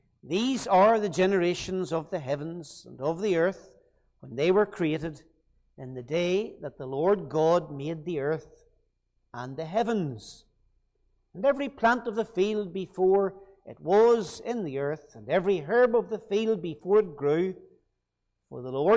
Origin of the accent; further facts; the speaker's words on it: Rathfriland, Northern Ireland, United Kingdom; also born or lived in Banbridge; I'm from Rathfrey Island originally, but spent 7 years in Banbridge. So it's sort of home, and I went to school with quite a number of fellows from Dromore.